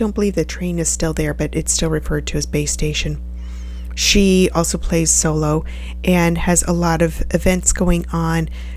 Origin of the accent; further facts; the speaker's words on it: California, United States; I come from California, so it's really fun for me to read out those names, Alameda and Berkeley and San Rafael and San Francisco, because those are all places where I spent a lot of time in my youth